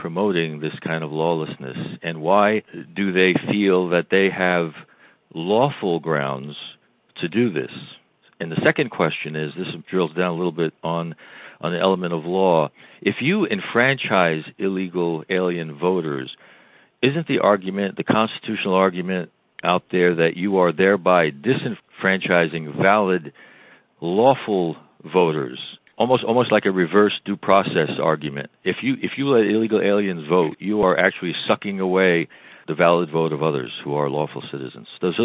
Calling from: Connecticut, United States; Hi, I'm calling in from Connecticut, clearly a blue state

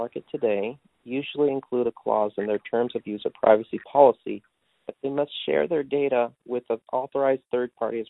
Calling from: Dallas, Texas, United States; I'm speaking from Dallas, Texas.

